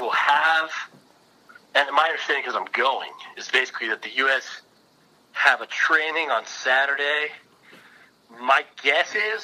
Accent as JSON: {"language": "English", "country": "United States", "said": "Bruce Arena, the one thing that gives as an American, I don't want to get all patriotic."}